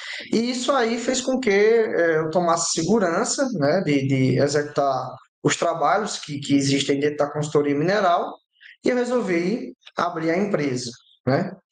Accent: Esperança, Paraíba, Brazil; estava sediada na minha cidade natal, Esperança

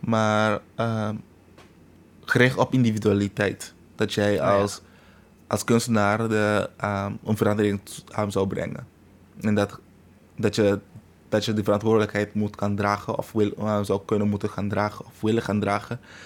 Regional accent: Curaçao; We komen van Curaçao. Curaçao heeft een hele mooie cultuur en normen en waarden die heel erg conservatief is, maar tegelijkertijd liberaal.

